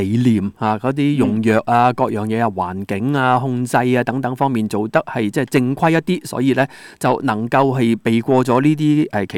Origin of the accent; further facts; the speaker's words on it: Australia; 这个宗旨似乎就是将我们澳洲人做事那种坚持信念的一种的方法呢